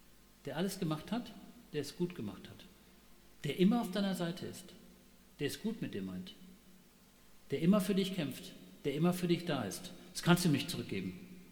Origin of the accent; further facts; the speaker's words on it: Tanzania; ich bin in Afrika aufgewachsen, versteht ihr